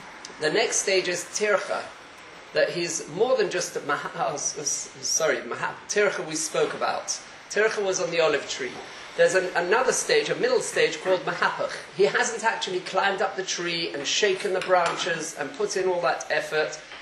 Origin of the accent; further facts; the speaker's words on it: London, United Kingdom; English is a second language; moved away; I've been out of the country for 30 years and I grew up in Stamford Hill on top of it. So you have to excuse my English